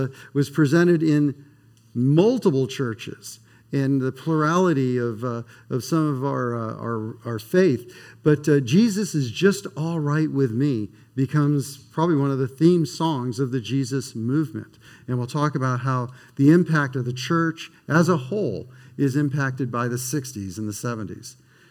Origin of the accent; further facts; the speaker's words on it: East Coast, United States; So much more of an East Coast thing than a West Coast thing. I grew up in the East Coast, so I know what a fluffernutter is.